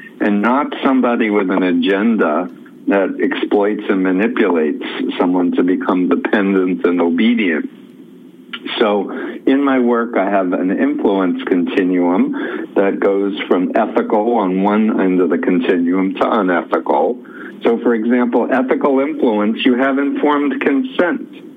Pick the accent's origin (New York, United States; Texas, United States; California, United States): New York, United States; Flushing; So I grew up in Flushing, Queens.